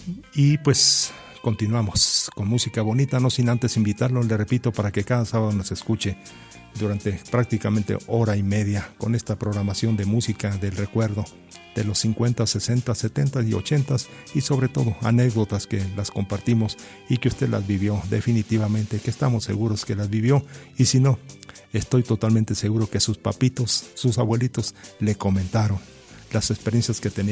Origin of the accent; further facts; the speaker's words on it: Meoqui, Chihuahua, Mexico; no sin antes enviar un saludo a mi pueblito Meoqui, Chihuahua